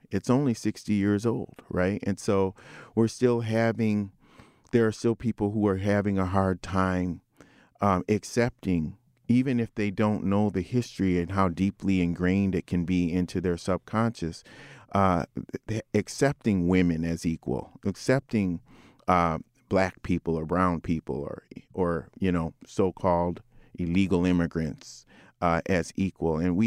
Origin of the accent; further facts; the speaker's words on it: Minot, North Dakota, United States; born there; You know, I was born on the Minot, North Dakota Air Force Base.